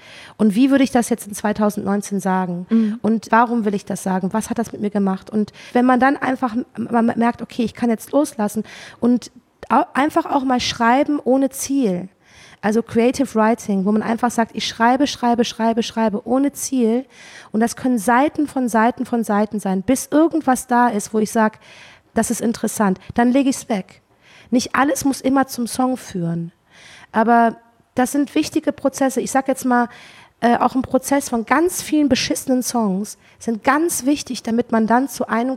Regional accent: Cologne, North Rhine-Westphalia, Germany; ich komme ja aus Köln

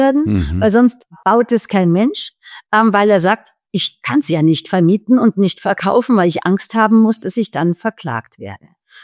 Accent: Munich, Bavaria, Germany; Ich bin aus Bayern, wie Sie wissen, Herr Labusch, aus München. Wir sind natürlich CSU sozialisiert.

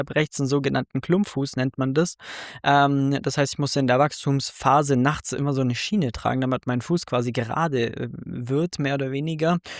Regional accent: Munich, Bavaria, Germany; Wir müssen den Süden repräsentieren. Ich bin aus München, genau.

